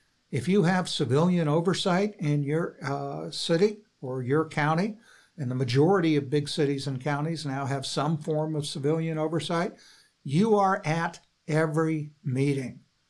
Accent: Portland, Oregon, United States; I'm from Portland, Oregon, and we had demonstrations that devolved into riots.

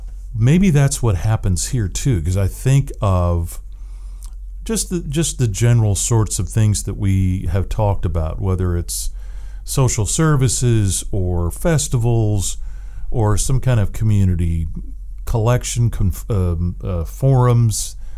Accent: Lake Forest Park, Washington, United States; Because I still have friends from high school that I grew up with in Lake Forest Park, and they share this same sort of sense of community.

